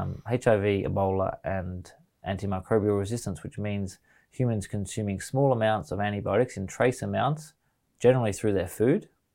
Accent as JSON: {"language": "English", "country": "Australia", "said": "as an Australian, we know if we have a preference between a Chinese product or an Australian product, we want that."}